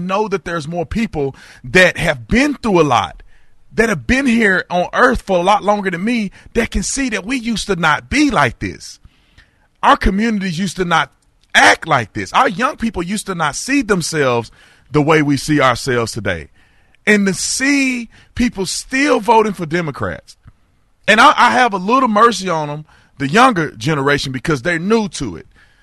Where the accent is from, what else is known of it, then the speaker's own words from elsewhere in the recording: Texas, United States; now in Arizona, United States; No, I'm from Arizona. I'm actually from Texas, but I live in Arizona now.